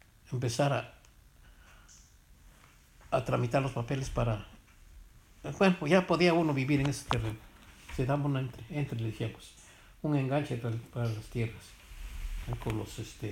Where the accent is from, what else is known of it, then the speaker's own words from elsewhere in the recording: Xochitlán, Puebla, Mexico; en mi rancho viví, o sea, mi pueblo, Xochitlán, viví una especie de esclavismo